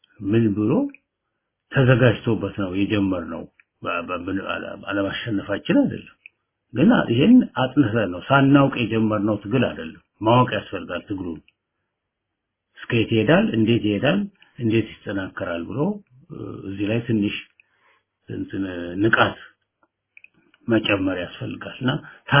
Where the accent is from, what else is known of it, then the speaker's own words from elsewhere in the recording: Addis Ababa, Ethiopia; እኔ አዲስ አበባ ነው ተወልጄ ያደግኩት፣ ገጠር አላውቀም